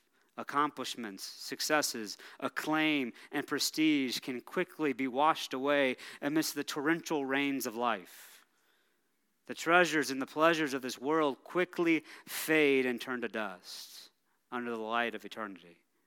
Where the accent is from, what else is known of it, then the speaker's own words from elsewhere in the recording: the South, United States; Growing up in the South, hurricanes were a fairly common part of life.